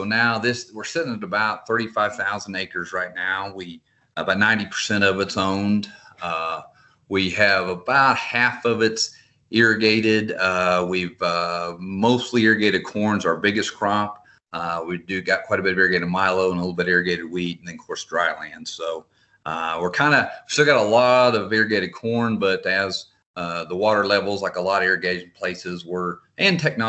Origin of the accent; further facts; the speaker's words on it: Elkhart, Kansas, United States; Well, I was born and raised here in Elkhart, Kansas. I graduated from high school in 1982.